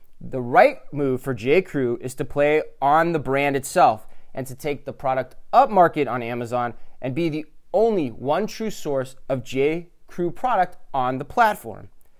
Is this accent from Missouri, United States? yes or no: no; Minneapolis, Minnesota, United States; accent: Minneapolis; I'm sure my Minneapolis accent came out very strong right there.